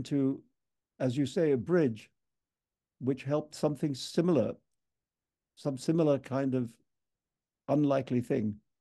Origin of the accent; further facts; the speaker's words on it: India; I'm from India where we have elephants